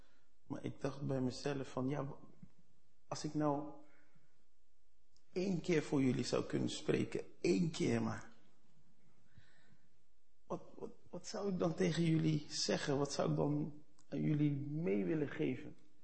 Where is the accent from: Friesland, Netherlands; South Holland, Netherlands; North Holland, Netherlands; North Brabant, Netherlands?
South Holland, Netherlands; Rotterdam; Ik kom uit Rotterdam. Ik ben 43 jaar. Ik ben van Surinaamse afkomst.